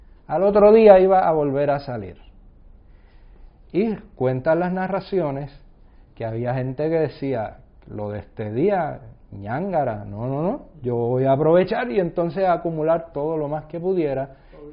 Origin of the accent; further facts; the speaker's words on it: Aguadilla, Puerto Rico; No es como se decía en mi pueblo, comí yo, así que comió Aguadilla, ¿no? Que es el nombre de mi pueblo.